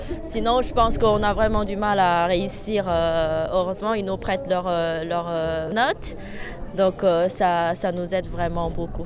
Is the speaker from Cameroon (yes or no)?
no; China; French is a second language; now in France; Je suis chinoise.